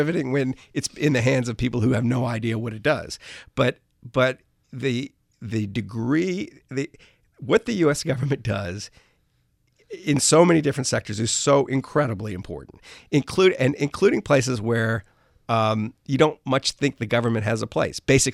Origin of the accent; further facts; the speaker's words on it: New Orleans, Louisiana, United States; I grew up in New Orleans. So, you know, hurricanes used to, when I was a kid, like come out of nowhere